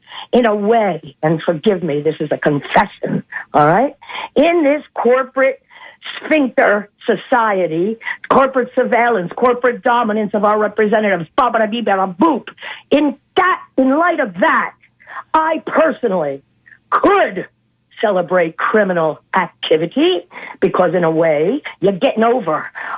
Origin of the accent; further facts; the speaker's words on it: New Jersey, United States; I'm from New Jersey. I'm like, come on. But we have our own pirate issues in New Jersey, too.